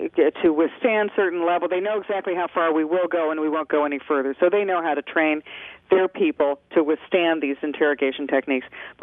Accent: United States; I mean, I'm an American, and I'm really proud of it.

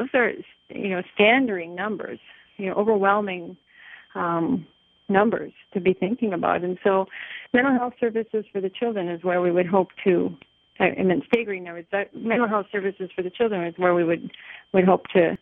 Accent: Minnesota, United States; Well, our concern, we're from Minnesota.

